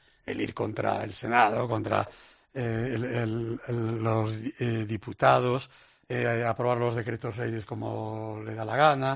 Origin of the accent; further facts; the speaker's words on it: A Coruña, Galicia, Spain; yo soy de La Coruña, que he vivido en La Coruña. Mi familia en La Coruña lleva más de 250 años instalada.